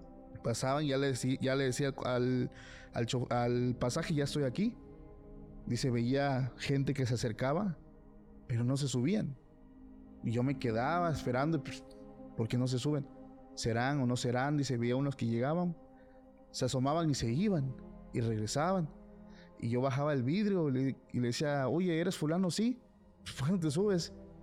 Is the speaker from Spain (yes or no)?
no; Tuxtepec, Oaxaca, Mexico; Te platicaba del que es de allá de mi ciudad, de mi pueblo, Tuxtepec.